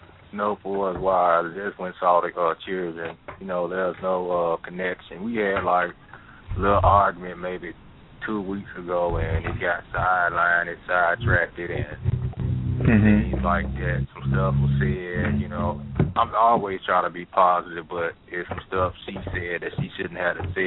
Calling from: Kansas, United States; I'm calling from Kansas.

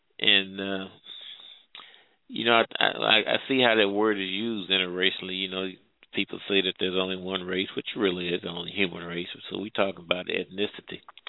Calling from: Midwest, United States; I'm calling from the Midwest.

